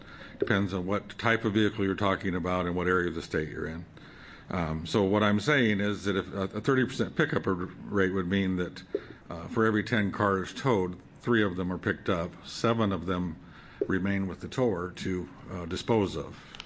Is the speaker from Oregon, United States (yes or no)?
yes; Lyons, Oregon, United States; I'm from Lyons, Oregon.